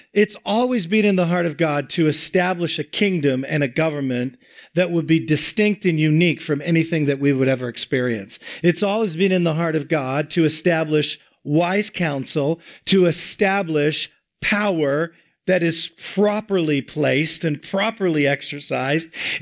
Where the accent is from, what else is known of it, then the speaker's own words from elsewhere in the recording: Canada; I said, I'm a pastor from Canada.